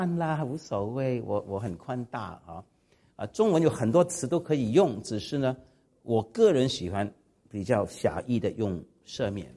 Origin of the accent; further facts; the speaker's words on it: Hong Kong; 比方说我最不喜欢广东人，我们香港人呢